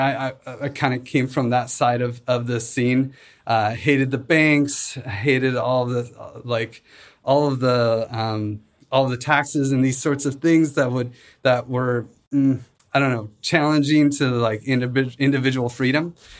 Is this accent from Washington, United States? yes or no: yes; Spokane, Washington, United States; I grew up in Spokane, which is like part near in Washington State, near Idaho.